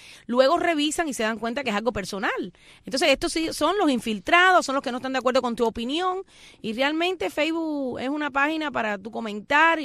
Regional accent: Cuba; Así somos nosotros los cubanos

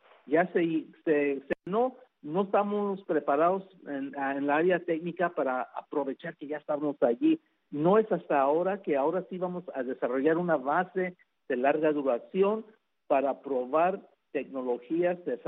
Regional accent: Mexico; Y yo, siendo un buen mexicano, tengo 5 hijos

